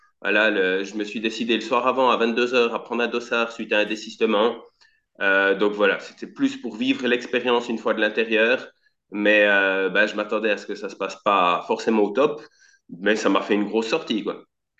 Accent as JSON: {"language": "French", "country": "Switzerland", "said": "Excuse-moi, je suis suisse"}